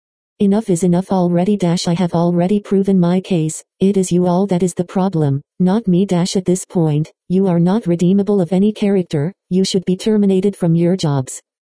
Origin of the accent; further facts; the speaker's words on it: San Bernardino, California, United States; This occurred when I first came back to San Bernardino, my hometown